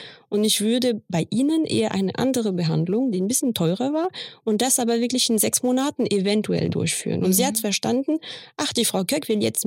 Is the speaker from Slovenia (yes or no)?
no; France; Ich habe vor allem in Frankreich studiert. Ich bin Französin. Also ursprünglich ist meine Mama aus Indonesien und mein Papa halb Deutsch, halb Franzose.